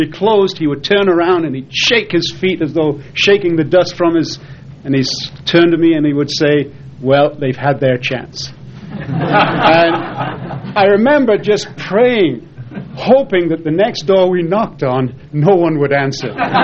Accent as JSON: {"language": "English", "country": "United Kingdom", "tie": "born or raised there", "said": "I was raised in Great Britain"}